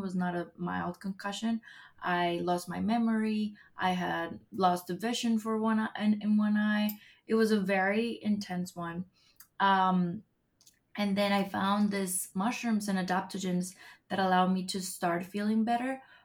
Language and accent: English; Colombia; moved away as an adult; now in United States; I'm from Colombia, born and raised. I came to the States 3 years ago to pursue more of my acting career.